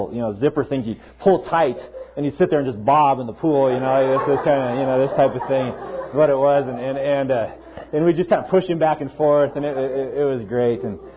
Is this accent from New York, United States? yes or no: no; Fort Collins, Colorado, United States; Both my wife and I were raised on the Front Range here in Colorado.